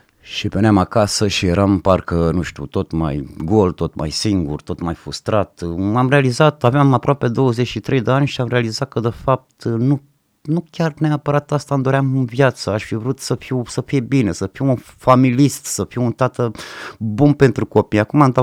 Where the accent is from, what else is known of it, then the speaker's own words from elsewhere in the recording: Ploiești, Prahova, Romania; born there; Deci m-am născut în Ploiești, într-o familie de oameni simpli, muncitori, tata era strungar, mama era vânzătoare la un magazin. Sunt singurul băiat în familie, mai am 3 surori.